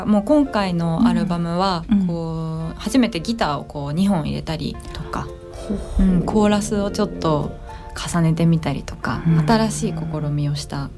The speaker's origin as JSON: {"language": "Japanese", "region": "Saitama", "country": "Japan", "tie": "born or raised there", "also_born_or_lived": "Chiba", "said": "もともと千葉にいたんですけど、うん、こっちに、まあ、地元埼玉なのでこっちの方に戻ってきて"}